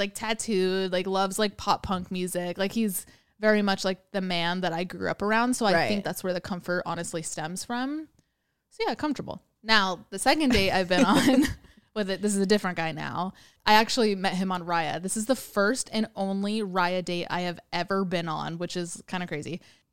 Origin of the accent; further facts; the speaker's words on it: New York, United States; And oh no, I'm from New York.